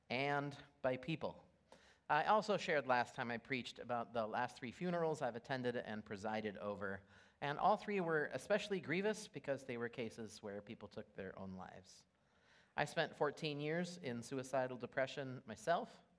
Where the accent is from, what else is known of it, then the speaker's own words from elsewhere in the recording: Minnesota, United States; Okay, I know we're from Minnesota.